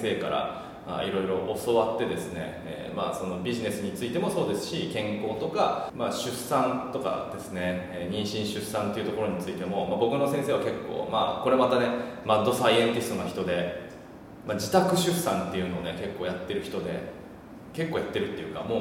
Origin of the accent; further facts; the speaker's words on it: Chiba, Japan; also born or lived in Nagano; もともと僕は長野で生まれて千葉で育って、で千葉の地元ですね、僕の実家のあるところで